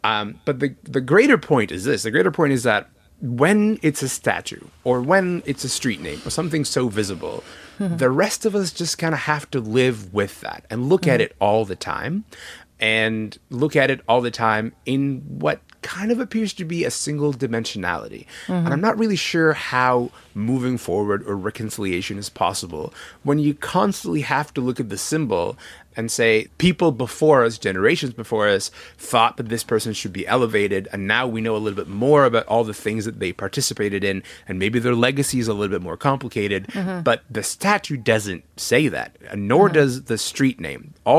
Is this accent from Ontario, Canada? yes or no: yes; Kingston, Ontario, Canada; I grew up in Kingston. It's a city that would extremely like to let you know that it is the home of Sir John A. Macdonald.